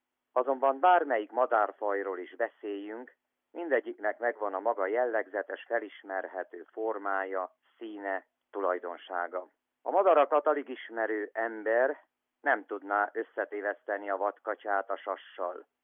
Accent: Transylvania, Romania; Az, hogy magyar vagyok, az, hogy székely vagyok, nem csak teher

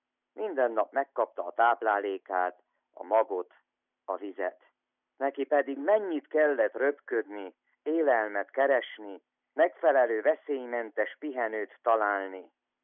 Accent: Transylvania, Romania; Az, hogy magyar vagyok, az, hogy székely vagyok, nem csak teher

